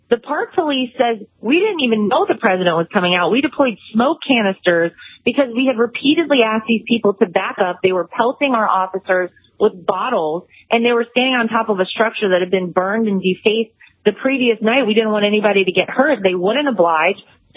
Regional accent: North Carolina, United States; I grew up in North Carolina. My parents and a lot of my family still live there.

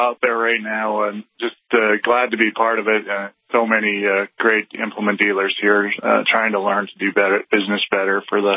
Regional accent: Bowman, North Dakota, United States; Actually, I'm from Bowman, North Dakota.

